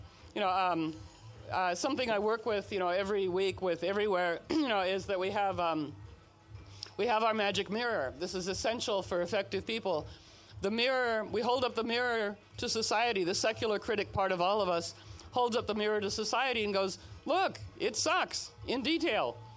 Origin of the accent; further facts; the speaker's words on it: Washington, District of Columbia, United States; You know, I'm from Washington, D.C.